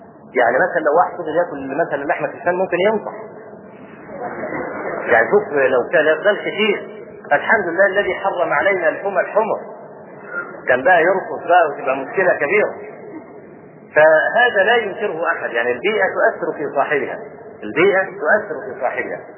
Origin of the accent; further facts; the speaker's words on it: Egypt; فشوف عندنا في مصر